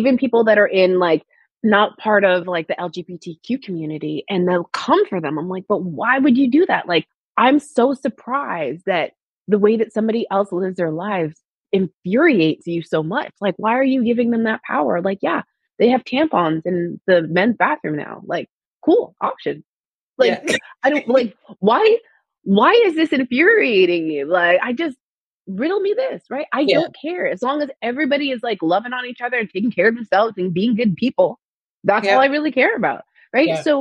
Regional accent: Canada; also born or lived in California; When I lived in America for like 4 years. And when I was first there, California, tell people like, yeah, no, I'm from Canada.

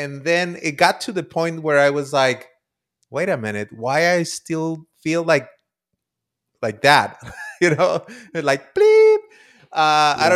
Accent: Tijuana, Baja California, Mexico; I was born and raised in Tijuana, Baja California, Mexico. Currently, I reside with my family

